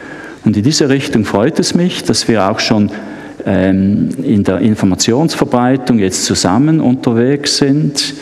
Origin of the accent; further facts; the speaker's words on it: Switzerland; nicht zuletzt auch bei uns in der Schweiz, weniger Reparaturmedizin hin zur Gesundheitsbegleitung